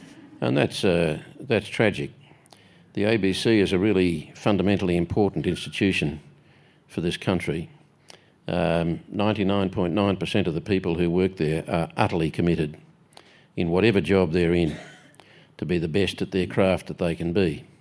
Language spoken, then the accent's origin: English; Australia; I am Australian. In my heart, in my head, I am Australian.